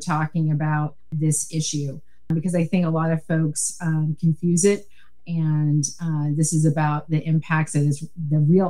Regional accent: Gladstone, United States; Liz is from Gladstone. I'm from Gladstone.

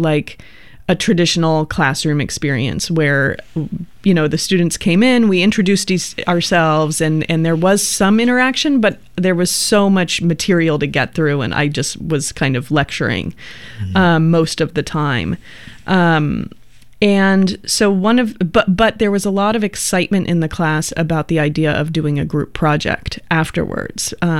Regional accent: San Francisco, California, United States; I grew up in San Francisco and I was an urban youth and I listened to hip hop

